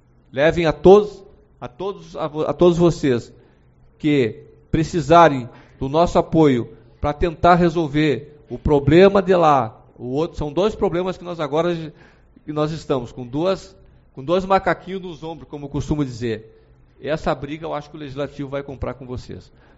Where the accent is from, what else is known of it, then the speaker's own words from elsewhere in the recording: Brazil; Nós não temos que ter vergonha de sermos assim, porque nós somos do Brasil e o Brasil é assim, de norte a sul.